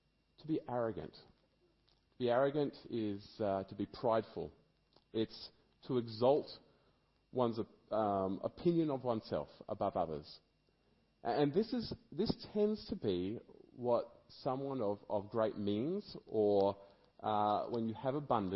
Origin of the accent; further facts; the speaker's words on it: Australia; I am wealthy because I'm Australian, basically because I was born here. I was born here in a country that has incredible mineral wealth under my feet.